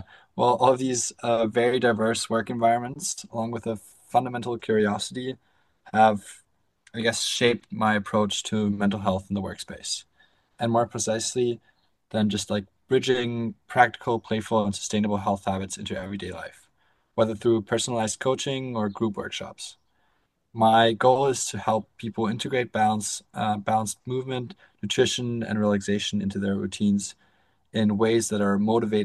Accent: Carinthia, Austria; also born or lived in Canada; with a background in an international school in Canada and a technical high school in Carinthia, my home state.

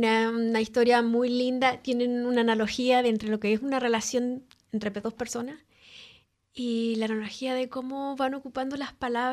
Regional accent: Chile; en Chile tenemos un árbol que se llama el litre, que por de donde yo vengo, yo tenía que saludar al señor litre.

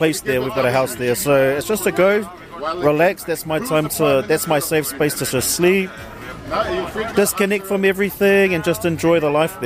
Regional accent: Samoa; Yep, so I come from the best island of all the islands. I come from Samoa, but I also have ancestry in Tonga.

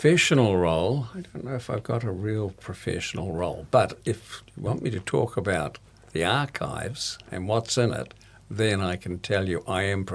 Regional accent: Pahiatua, Wellington, New Zealand; born there; also born or lived in Invercargill; No, I was born down in the Wairarapa, Paiatua.

